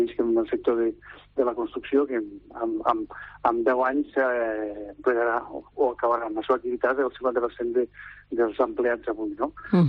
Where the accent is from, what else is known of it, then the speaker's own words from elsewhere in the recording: Juneda, Catalonia, Spain; Nosaltres som de Juneda, que estem ben comunicats